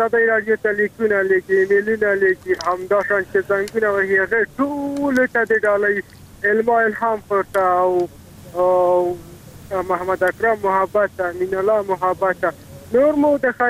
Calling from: Band Chak, Maidan Wardak, Afghanistan

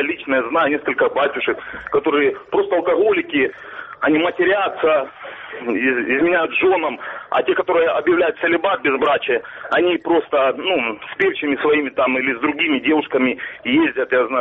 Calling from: Donetsk Oblast, Ukraine; Я с Донецкой области. С украинской стороны.

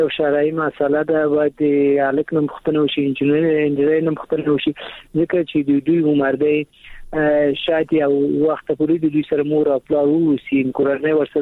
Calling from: Kabul, Afghanistan; د کابل ولایت څخه مې اړیکې نیولې

